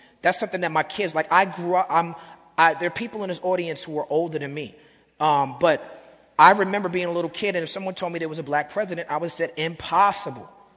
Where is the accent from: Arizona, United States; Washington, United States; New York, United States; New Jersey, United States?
New York, United States; Brooklyn; from my perspective as a young man growing up in Brooklyn, New York